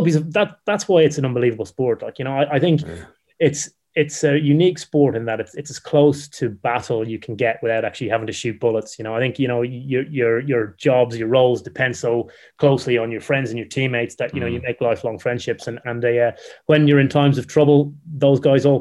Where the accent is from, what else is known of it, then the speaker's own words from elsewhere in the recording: Ireland; Now, I'm Irish, so I'm obviously clearly biased.